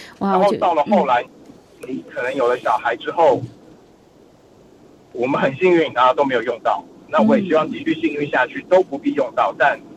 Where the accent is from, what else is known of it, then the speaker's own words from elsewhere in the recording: Taiwan; now in Australia; 所以因为我本人是从台湾过来嘛